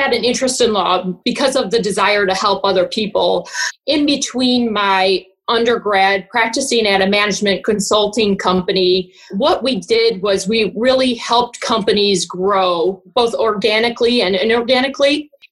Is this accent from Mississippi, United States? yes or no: no; Gary, Indiana, United States; now in St. Louis, United States; So I'm originally from Gary, Indiana. I'm the child of two immigrants. So I was first generation from Gary, Indiana. My father is from Peru in South America.